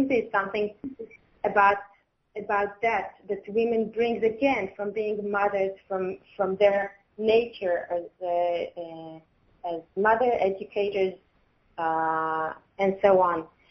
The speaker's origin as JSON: {"language": "English", "country": "Israel", "said": "I'm coming from Israel, and Israel itself and the whole region, as everybody knows, is quite messy."}